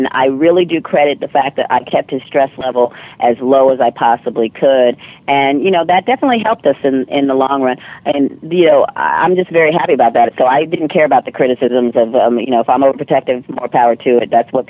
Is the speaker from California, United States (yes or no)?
no; Virginia, United States; You know, I'm from Virginia. Andrew and I hang out inside in the air conditioning.